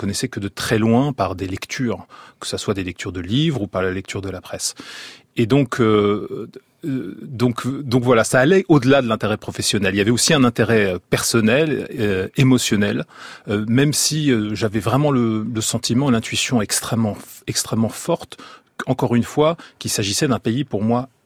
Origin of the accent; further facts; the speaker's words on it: France; born there; Moi, je suis né en France, je suis français et je ne ressens pas de double appartenance, même si j'ai évidemment par le sort, le destin de mes parents qui ont choisi l'exil de Pologne, j'ai aussi des racines